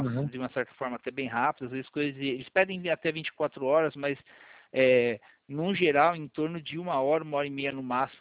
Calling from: Valinhos, São Paulo, Brazil; Eu falo de São Paulo

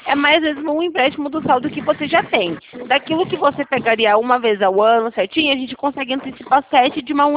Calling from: Sumaré, São Paulo, Brazil; Eu sou aqui de Sumaré, interior de São Paulo.

